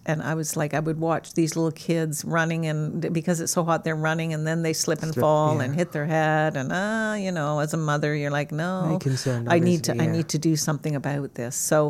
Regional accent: Canada; moved away as an adult; So we came from Canada, you know, where you spend maybe a couple of months in the sun

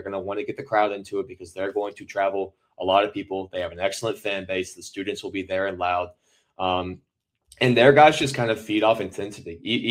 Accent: Florence, South Carolina, United States; born there; I mean, I was born in Florence

